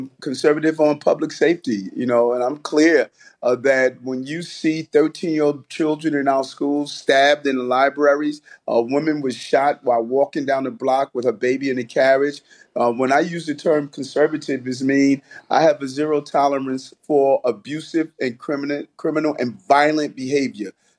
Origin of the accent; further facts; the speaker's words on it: New York City, New York, United States; I'm a New Yorker.